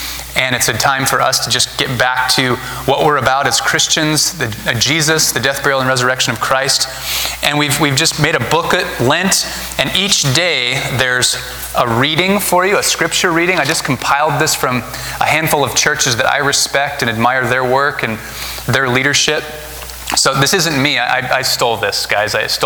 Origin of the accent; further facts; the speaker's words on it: Oregon, United States; also born or lived in Idaho; as Carrie and I have moved back to Oregon. We grew up in Oregon.